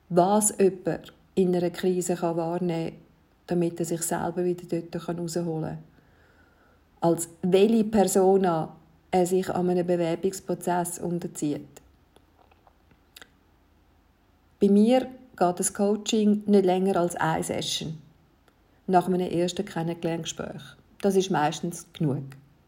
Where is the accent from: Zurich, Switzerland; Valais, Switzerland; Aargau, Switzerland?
Zurich, Switzerland; born there; first language Neapolitan; German is a second language; Ich bin Jahrgang 1963. Ich bin geboren in Zürich und meine Muttersprache ist napoletanischer Dialekt.